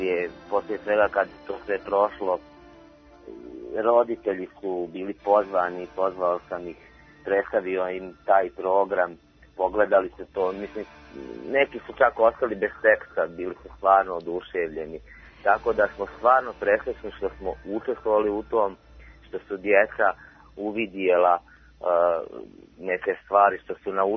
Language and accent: Bosnian; Bosnia & Herzegovina; Pogotovo što mi potičemo iz Bosne i Hercegovine, iz jedne sredine u kojoj je potrebna međusobna tolerancija i uvažavanje.